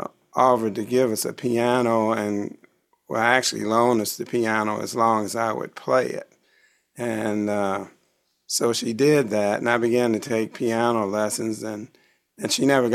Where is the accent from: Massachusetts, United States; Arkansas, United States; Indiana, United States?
Indiana, United States; Gary; I was born and raised in Gary, Indiana, and I went to Frable High School, Pulaski Middle School and Elementary School and Frable High School